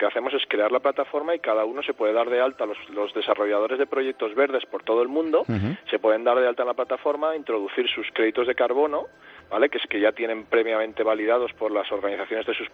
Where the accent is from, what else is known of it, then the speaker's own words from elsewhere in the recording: Valencian Community, Spain; Somos 4 emprendedores valencianos.